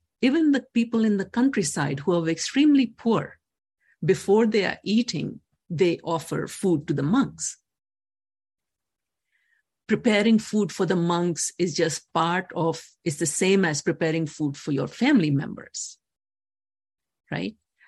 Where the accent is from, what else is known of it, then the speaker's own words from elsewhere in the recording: India; When I was growing up, I come from India.